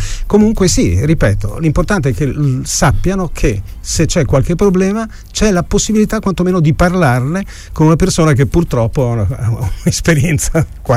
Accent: Tolmezzo, Friuli-Venezia Giulia, Italy; perché sono di Tolmezzo, amo la carnia, ci torno

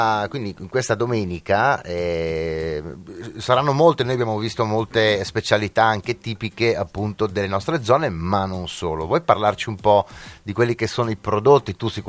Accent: Tolmezzo, Friuli-Venezia Giulia, Italy; di dove sei? Di Tolmezzo.

